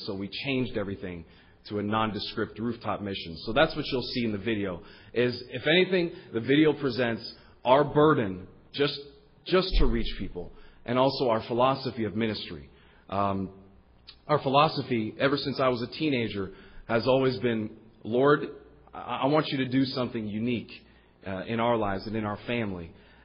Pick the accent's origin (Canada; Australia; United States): Canada; considering the fact that I'm a Canadian.